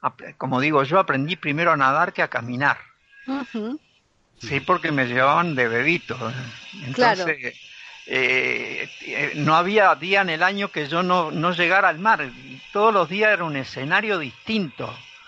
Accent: Uruguay; moved away; yo soy uruguayo, muy uruguayo. Este, han notado, yo hace 10 años que estoy acá, y según dice mi señora, tú sigues con tus uruguayeses.

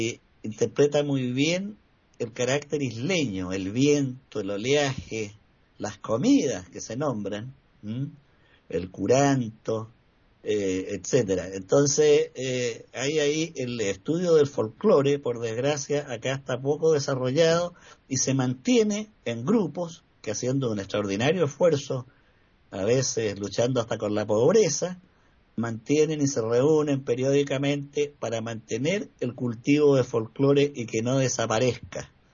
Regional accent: Chile; Y aquí en Chile, el folclore, por desgracia, no se oye, ni en las radios, ni menos en la televisión. En mi país, yo diría que hay 3 zonas de folclore.

